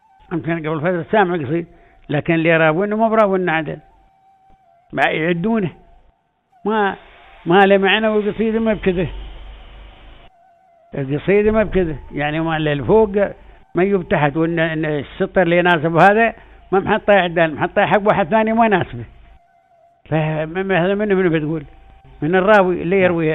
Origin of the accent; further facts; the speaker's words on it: United Arab Emirates; اللي احنا عندنا في الإمارات